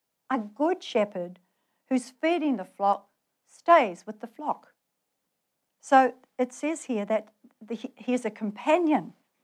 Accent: New Zealand; I'm from New Zealand, so I know what it looks like when a shepherd is guiding his flock

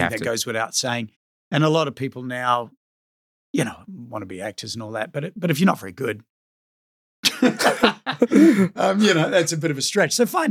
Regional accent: New Zealand; And I grew up in New Zealand, and my trade that I did for 5 years was LED light windows.

